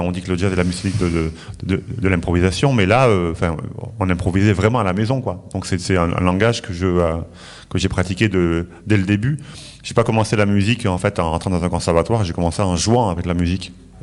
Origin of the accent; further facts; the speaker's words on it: Madrid, Community of Madrid, Spain; also born or lived in Salamanca; Oui, je suis né à Salamanque. Après, on est allé vivre à Madrid, mais j'ai eu la chance d'avoir une famille de musiciens.